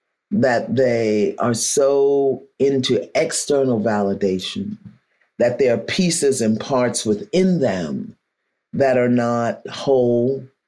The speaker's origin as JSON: {"language": "English", "town": "Brooklyn", "region": "New York", "country": "United States", "said": "I'm from Brooklyn. I rebel against everything."}